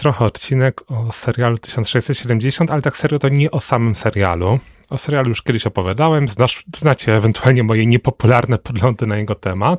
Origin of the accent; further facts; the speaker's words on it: Głogów Małopolski, Subcarpathian Voivodeship, Poland; to są w ogóle moje rodzinne strony. Pochodzę, jak już wiecie, z wielkiej metropolii Głogowa Małopolskiego, który był największym renesansowym miastem w Polsce